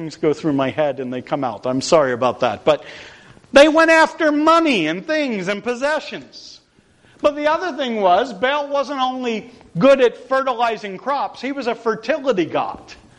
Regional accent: Birdsboro, Pennsylvania, United States; because I grew up in Birdsboro, okay?

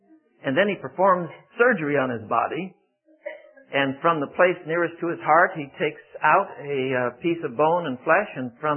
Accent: China; English is a second language; By the time I was 6, I was speaking fluent Mandarin Chinese as I was raised in China in the military scene there.

